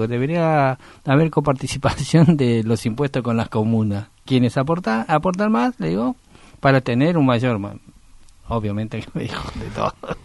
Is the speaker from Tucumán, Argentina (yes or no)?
yes; Tucumán, Argentina; born there; also born or lived in Buenos Aires; now in Ramos Mejía, Argentina; Yo nací en Tucumán.